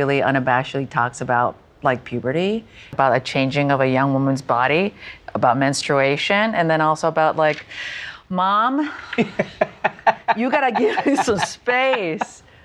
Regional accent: Canada; having been born and raised in Canada, at that point, I've already done films.

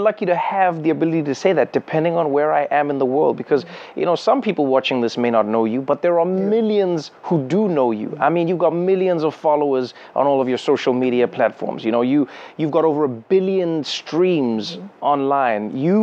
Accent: South Africa; I know as a South African

